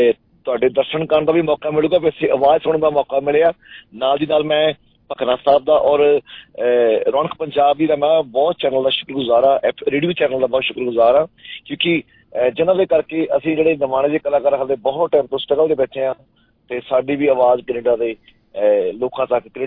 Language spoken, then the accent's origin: Punjabi; Rurka Chhota, Punjab, India; ਤੇ ਰੁੜਕਾ ਛੋਟਾ ਮੇਰਾ ਪਿੰਡ ਆ, ਤੇ ਉੱਥੇ ਮੈਂ ਸਟੱਡੀ ਕੀਤੀ ਆ